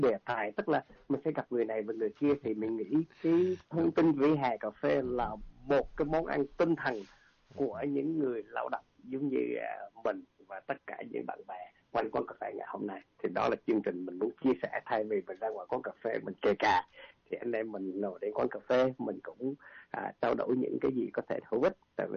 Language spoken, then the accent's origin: Vietnamese; Da Nang, Vietnam; Mình lớn lên ở miền Trung, ở một cái miền duyên hải ở Đà Nẵng, thì cái thời mình lớn lên nó cũng nghèo lắm